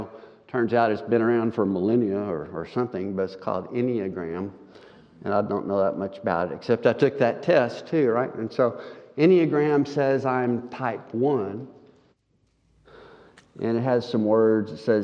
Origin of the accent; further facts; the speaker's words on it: Rangerville, Texas, United States; also born or lived in Abilene; I was born in Abilene, didn't live there very long. It was the last semester my folks were in school at Abilene Christian, so they whisked me back down to Rangerville a few months after I was born. 350 miles south of here.